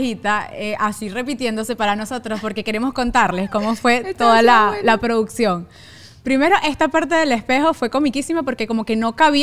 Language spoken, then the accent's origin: Spanish; Montalbán, Carabobo, Venezuela; Yo soy de Montalbán, que tampoco.